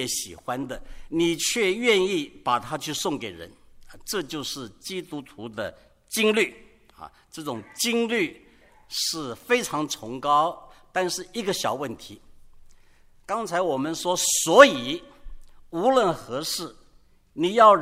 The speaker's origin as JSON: {"language": "Chinese", "country": "China", "said": "我们中国人爱吃臭豆腐，然后非要老外吃臭豆腐"}